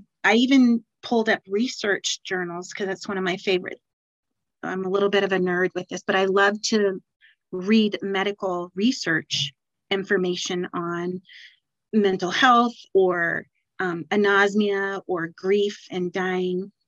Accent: Oregon, United States; So I grew up in Oregon, and Oregon is so lush and green.

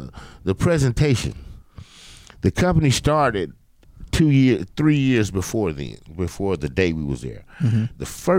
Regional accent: Arkansas, United States; I'm from South Arkansas, so I get it.

